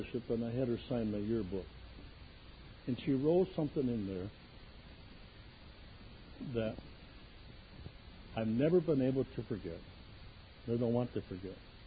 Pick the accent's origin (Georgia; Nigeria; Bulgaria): Georgia; Tbilisi; English is a second language; now in United States; and most of the information when I was younger flickered on the screen of a small theater in my hometown of Tbilisi.